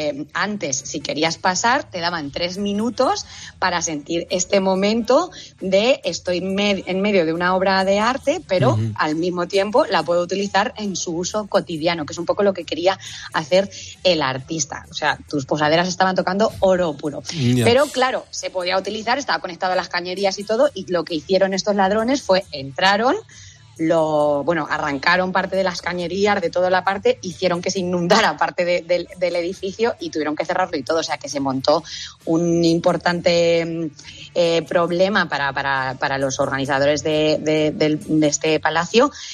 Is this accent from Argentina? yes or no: no; Cuenca, Castilla-La Mancha, Spain; accent: Cuenca; yo, que soy de Cuenca y tengo mucho acento de Cuenca hablando inglés